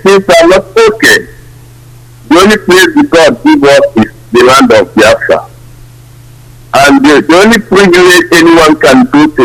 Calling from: Sweden; I'm calling from Sweden

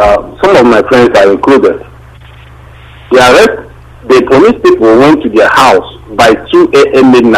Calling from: Malaysia; I'm calling from Malaysia.

